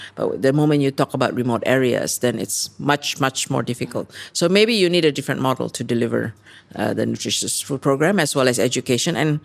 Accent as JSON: {"language": "English", "town": "Canberra", "region": "Australian Capital Territory", "country": "Australia", "tie": "born or raised there", "second_language": "English", "said": "I'm a Australian primary school, high school, university alumni."}